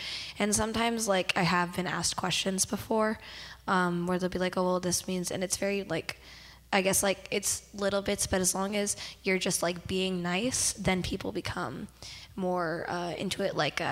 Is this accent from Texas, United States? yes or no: no; Visalia, California, United States; I'm also from Visalia, California.